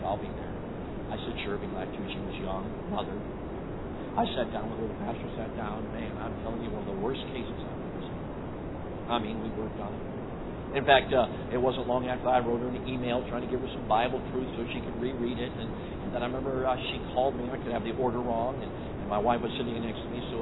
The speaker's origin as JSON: {"language": "English", "town": "Chicago", "region": "Illinois", "country": "United States", "tie": "born or raised there", "said": "Okay, but anyway, I grew up in Chicago, and I've never been mugged."}